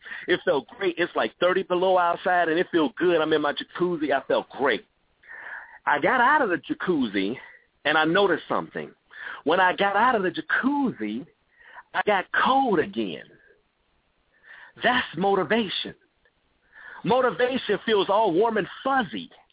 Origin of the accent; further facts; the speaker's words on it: Gary, Indiana, United States; also born or lived in Chicago; I was born and raised in Gary, Indiana